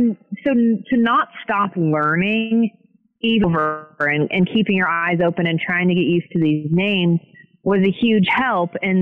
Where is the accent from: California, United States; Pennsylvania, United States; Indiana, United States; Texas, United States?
Texas, United States; Arlington; So growing up and having family in Texas, having had my first actual job in Texas and growing up outside of Arlington with my dad's family there, it was a natural fit.